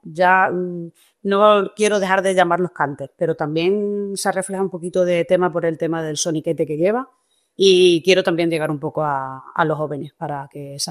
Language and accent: Spanish; Extremadura, Spain; he querido hacer … titulados … porque para mí … son las joyas de nuestra tierra.